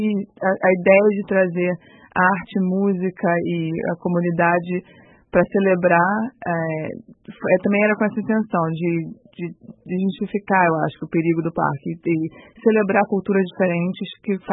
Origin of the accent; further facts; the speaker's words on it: Brazil; Brasil, claro, né? Eu sou brasileira